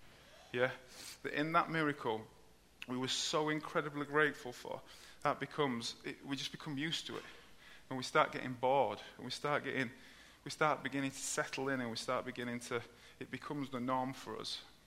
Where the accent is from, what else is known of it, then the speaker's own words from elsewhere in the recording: Yorkshire and the Humber, United Kingdom; Obviously, I'm a Yorkshireman.